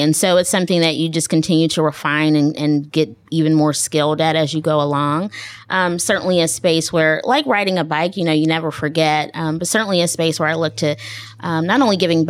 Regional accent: Cincinnati, Ohio, United States; truly important to a Black girl growing up in Cincinnati and now understanding what investments mean with nonprofit organizations that are doing good things in the city. And so, again, just having my roots here, I'm like, I live, breathe Cincinnati.

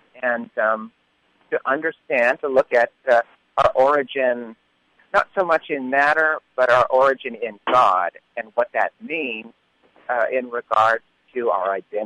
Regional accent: New Mexico, United States; I am from New Mexico, but I'm visiting here in Kansas City today.

